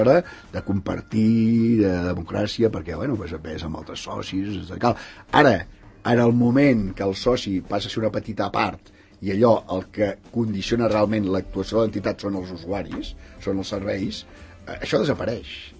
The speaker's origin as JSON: {"language": "Catalan", "town": "Barcelona", "region": "Catalonia", "country": "Spain", "said": "jo que sóc aquí, bueno, sóc de Barcelona"}